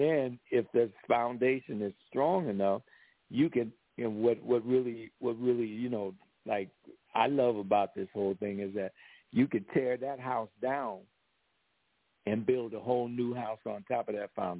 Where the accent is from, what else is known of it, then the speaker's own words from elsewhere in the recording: Ohio, United States; I'm from Ohio, born and raised in Ohio.